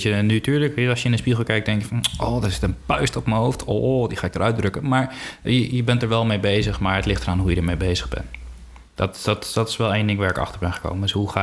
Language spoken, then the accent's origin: Dutch; Curaçao; born there; Ja, maar ik ben geboren op Curaçao, dat kenden we daar niet.